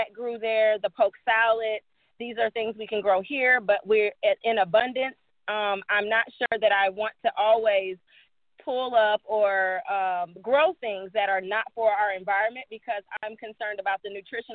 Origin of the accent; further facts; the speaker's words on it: Midwest, United States; I was raised in the Midwest. And, you know, outdoors was everything.